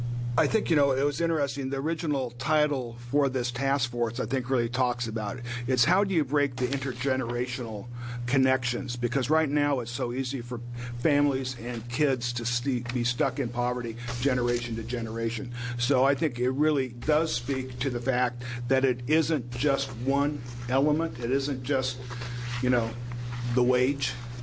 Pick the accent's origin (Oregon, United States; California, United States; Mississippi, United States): Oregon, United States; Medford; I'm from Medford, Oregon.